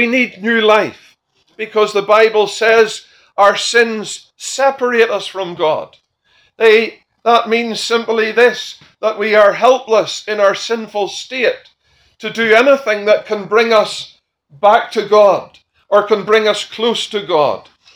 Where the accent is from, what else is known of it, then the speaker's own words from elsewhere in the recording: Belfast, Northern Ireland, United Kingdom; born there; My original birthplace was in Belfast, in Northern Ireland. You would know that by my accent.